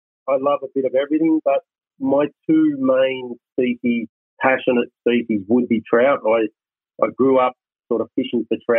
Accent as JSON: {"language": "English", "town": "Bayswater", "region": "Victoria", "country": "Australia", "tie": "born or raised there", "said": "I grew up in Victoria in Bayswater, outer eastern sort of Melbourne, and used to go a lot to Mallacoota, Gippsland Lake, Bem River."}